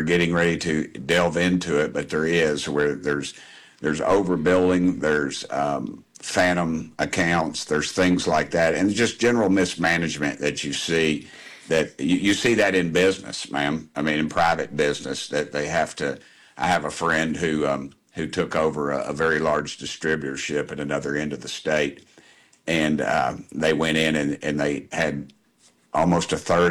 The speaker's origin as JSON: {"language": "English", "region": "Tennessee", "country": "United States", "said": "my priorities as an American, as a Tennessean"}